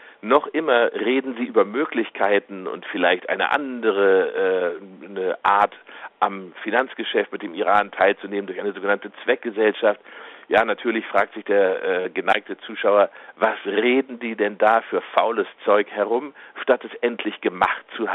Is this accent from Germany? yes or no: yes; Germany; gerade ich als Deutscher und Europäer kann da nicht so einfach vorbeischauen